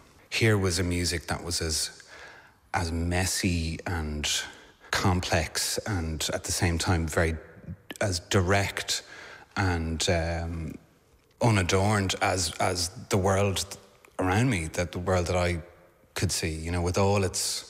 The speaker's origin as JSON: {"language": "English", "country": "Ireland", "said": "growing up as an Irish Catholic, you know, with a faith that spends a lot of its time regretting the past and with promises of a better future"}